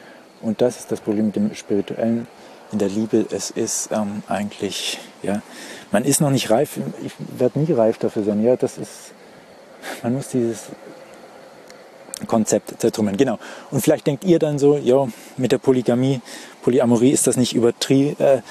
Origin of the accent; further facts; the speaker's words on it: Baden-Württemberg, Germany; das sieht nicht so aus wie in meiner Heimat, was natürlich auch im schönen Württemberg liegt, aber eben nochmal ein Stück weiter weg und in einer kärgeren, eher klimatisch kühleren Region